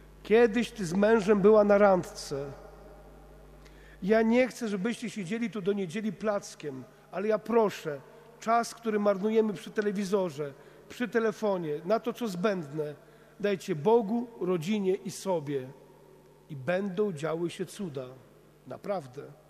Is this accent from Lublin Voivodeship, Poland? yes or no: yes; Międzyrzec Podlaski, Lublin Voivodeship, Poland; W Międzyrzecu, skąd pochodzę